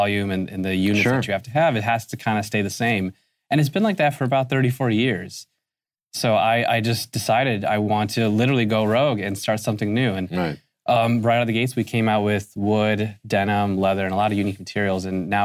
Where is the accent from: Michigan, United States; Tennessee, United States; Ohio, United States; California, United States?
Ohio, United States; Cleveland; And it started right here in Cleveland for me, which is great because it's my hometown.